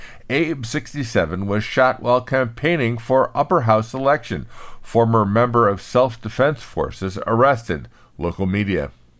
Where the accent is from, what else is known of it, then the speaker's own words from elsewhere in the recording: Elmhurst, Illinois, United States; Elmhurst, Illinois, my hometown, has some great outside dining venues as well.